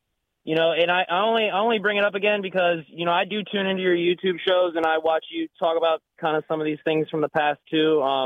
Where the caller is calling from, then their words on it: Maryland, United States; calling again from Maryland.